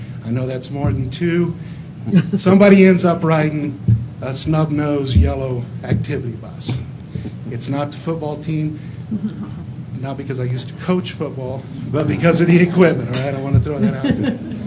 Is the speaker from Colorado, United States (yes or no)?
yes; Burlington, Colorado, United States; I come from Burlington RE6J. I didn't bring a map, but if you were to jump on I-70 and head east before you hit the beautiful sign that says Leaving Colorful Colorado, you would see Burlington.